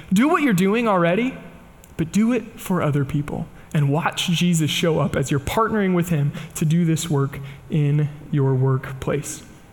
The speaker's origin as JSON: {"language": "English", "region": "Kansas", "country": "United States", "said": "I know I say lawyer funny. I think it's because I'm from Kansas, but forgive me."}